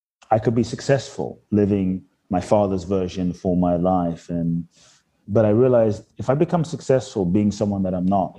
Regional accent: London, United Kingdom; Growing up in London, I would see people that seemed to have every reason to be happy.

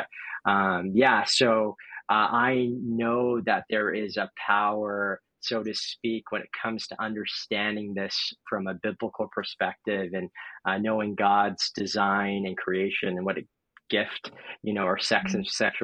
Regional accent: Richmond, British Columbia, Canada; also born or lived in California; We moved up here from California. That's originally where I'm from. And I grew up here ever since I was like 6. So pretty much consider myself Canadian. I'm dual citizen.

